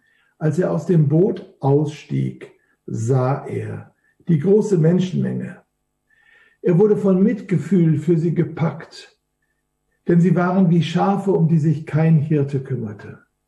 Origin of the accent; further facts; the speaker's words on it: Duisburg, North Rhine-Westphalia, Germany; Ich komme ja aus dem Flachland, ich komme ja aus Duisburg, einer der schönsten Städte Deutschlands